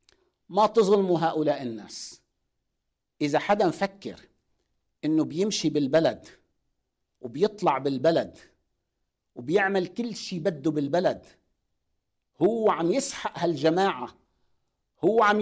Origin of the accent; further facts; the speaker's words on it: Lebanon; لازم نلتف كلبنانيين ونضع أيدينا ببعض